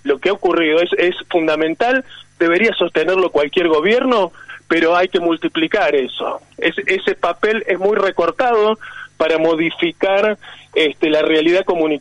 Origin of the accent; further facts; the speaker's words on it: Argentina; Pero como acá somos argentinos y se sabe que somos un desastre, no lo podemos hacer bien.